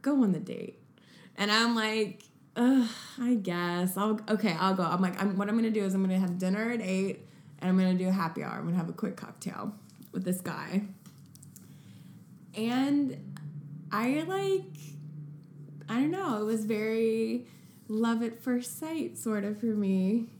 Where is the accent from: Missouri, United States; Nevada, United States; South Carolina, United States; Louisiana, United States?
Missouri, United States; St. Louis; We really hit it off right away because we're both from St. Louis. And we had this, like, Midwestern vibe.